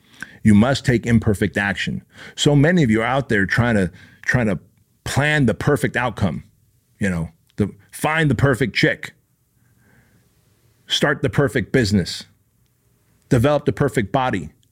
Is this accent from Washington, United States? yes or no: no; Santa Ana, California, United States; I came as an immigrant from a foreign country. I was molested as a little boy. I grew up in Section 8 government-assisted housing. I fucking fought off F Troop, a fucking gang in Santa Ana that's fucking violent.